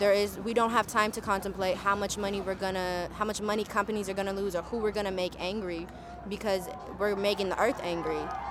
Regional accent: San Francisco, California, United States; I'm from San Francisco.

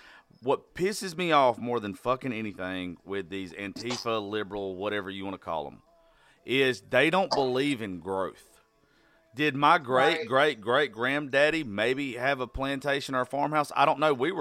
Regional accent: Georgia, United States; So I grew up in South Georgia.

